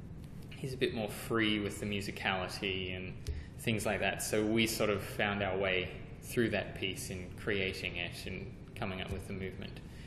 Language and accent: English; Townsville, Queensland, Australia; also born or lived in United States; now in Singapore; I'm originally from Townsville, Australia, but I've had the opportunity of dancing in the States, in New York, in California, and now I'm here in Singapore.